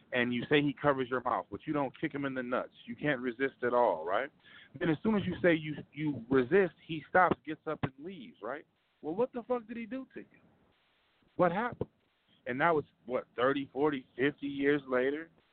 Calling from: Detroit, Michigan, United States; calling from Detroit.

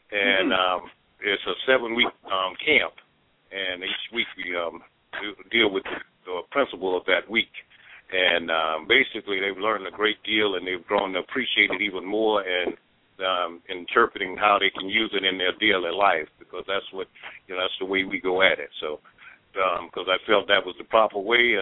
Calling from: Safety Harbor, Florida, United States; I'm calling you from Safety Harbor, Florida.

